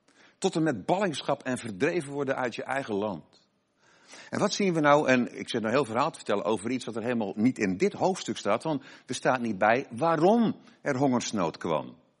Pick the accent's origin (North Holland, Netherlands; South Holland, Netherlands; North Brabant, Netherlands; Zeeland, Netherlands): Zeeland, Netherlands; Krabbendijk; ik kom uit Krabbendijk in Zeeland